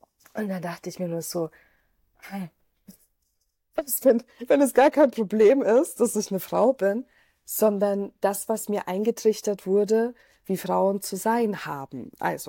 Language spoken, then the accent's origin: German; Austria; also ich bin ja in Österreich zur Schule gegangen